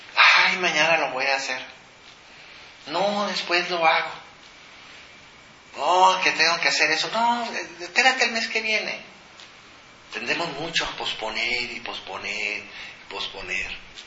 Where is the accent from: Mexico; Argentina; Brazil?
Mexico; Una de las cualidades de nuestro carácter en general, como mexicanos